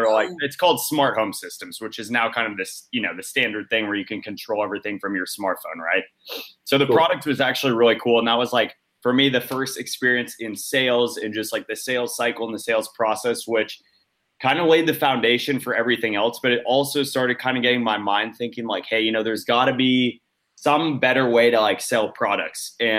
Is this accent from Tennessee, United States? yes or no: no; California, United States; now in Southern California, United States; Yeah, so I grew up in the Bay Area, and now I'm down in Southern California.